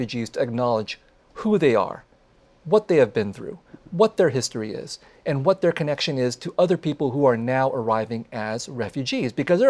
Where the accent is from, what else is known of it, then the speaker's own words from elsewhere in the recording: San Jose, California, United States; I grew up with them in San Jose of the 1970s and 1980s.